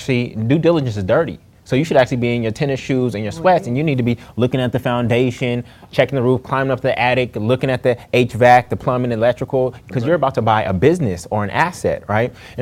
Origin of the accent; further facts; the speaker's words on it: Oakland, California, United States; therefore lost that home that I grew up in Oakland, California, off of Trestle Glen